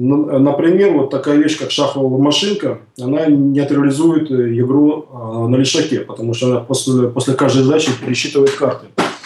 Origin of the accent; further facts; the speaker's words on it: Russia; И когда он узнал, что я из России